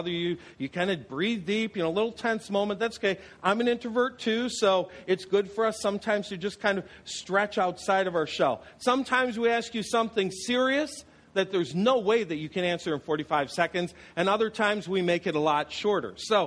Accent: New York, United States; I grew up in Western New York. It wasn't a particularly mountainous place. It was hilly.

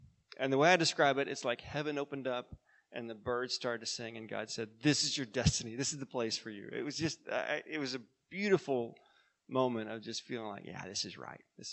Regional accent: Midland, Texas, United States; A guy that, when I grew up in Midland, we drove all the way to California and did this camp called Opportunity Camp.

